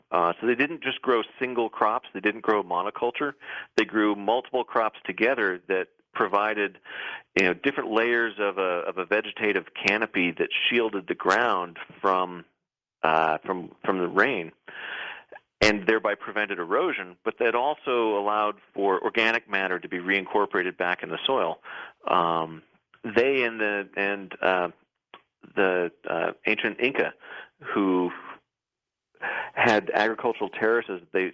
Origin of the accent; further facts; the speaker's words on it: Seattle, Washington, United States; I'm from Seattle. I love coffee, and I wanted good coffee.